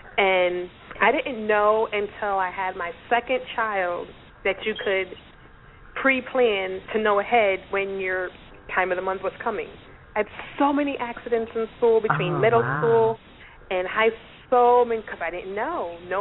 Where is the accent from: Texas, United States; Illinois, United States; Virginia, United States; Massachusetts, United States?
Massachusetts, United States; I mean, we're from Massachusetts, so, you know, we understand the snow and everything that comes from up there.